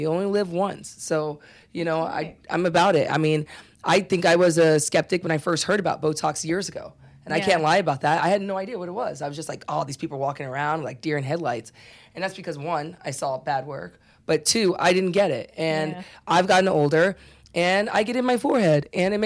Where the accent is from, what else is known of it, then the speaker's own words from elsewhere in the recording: Pennsylvania, United States; And I'm coming from Pennsylvania.